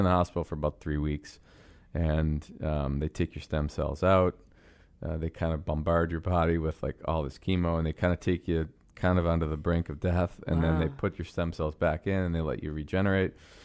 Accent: Buffalo, New York, United States; I didn't know Patrick, but my dad knew him. We're from Buffalo.

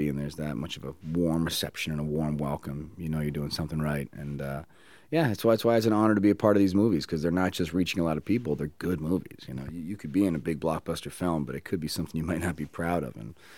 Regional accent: Boston, Massachusetts, United States; I grew up in Boston, so I'd always done like little local, you know, commercials and little silly things just like that game.

